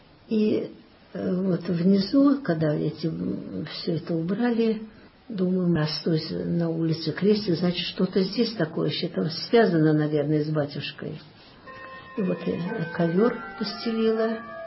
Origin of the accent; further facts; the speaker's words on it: Saint Petersburg, Russia; Ну, так как я питерская, меня тоже, знаете, и Питер-то весь знает.